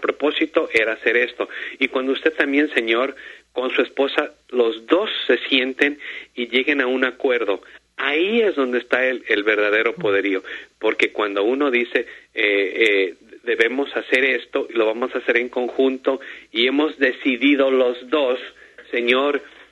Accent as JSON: {"language": "Spanish", "country": "Ecuador", "said": "En mi país, el Ecuador, usamos el dólar."}